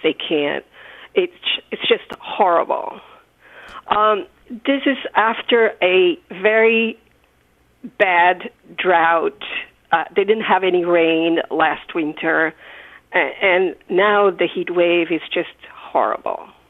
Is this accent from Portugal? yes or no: yes; Portugal; English is a second language; now in United States; I am original from Portugal. I live in New Jersey.